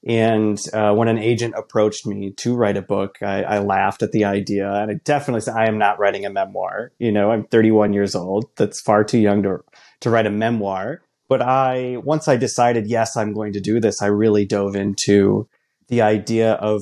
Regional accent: Michigan, United States; Not only do I talk about growing up in the Midwest, coming out, all of those feelings and thoughts and emotions that I was experiencing as a closeted kid up here in conservative Northern Michigan

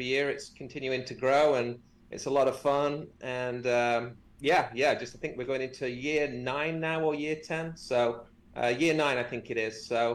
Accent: Nottingham, East Midlands, United Kingdom; England, Rally is was the big, or still a big bicycle brand in the UK, made in Nottingham, actually, my hometown.

